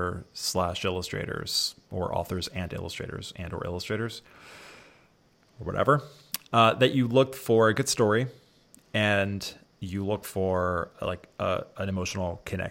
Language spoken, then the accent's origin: English; Maryland, United States; accent: mid-Atlantic; The reason I hear it too is because I'm from Maryland, and the Marylanders, the sort of mid-Atlantic accent, it has a long O.